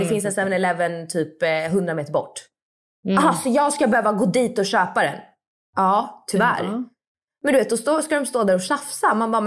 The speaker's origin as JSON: {"language": "Swedish", "town": "Stockholm", "region": "Stockholm County", "country": "Sweden", "lives_now": "Rome, Italy", "said": "Alltså man ser ju turister på ett annat sätt tycker jag än vad man såg hemma i Stockholm."}